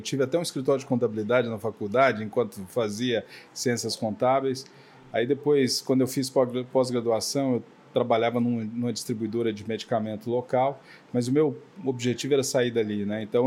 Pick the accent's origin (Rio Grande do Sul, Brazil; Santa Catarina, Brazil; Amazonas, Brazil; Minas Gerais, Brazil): Minas Gerais, Brazil; Uberlândia; also born or lived in Itumbiara; mas eu fui criado em Uberlândia, Minas.